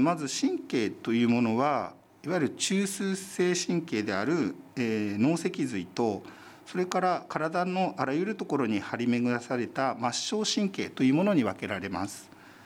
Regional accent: Ichinoseki, Iwate, Japan; born there; 私生まれは岩手県の一関なんですけど、もともとはこれは多分宮城県の方とか山形の方の少しお名前だと思います。

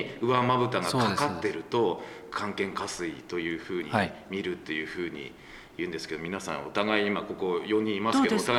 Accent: Aomori, Japan; 僕もあのメガロープシティ青森出身ですけど

